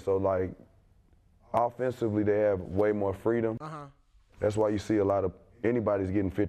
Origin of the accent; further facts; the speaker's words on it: the South, United States; I come from the South.